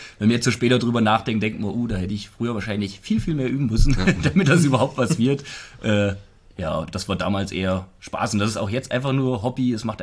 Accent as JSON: {"language": "German", "town": "Wackenzell", "region": "Hesse", "country": "Germany", "said": "Ja, ich komme aus Wackenzell bei Hünfeld."}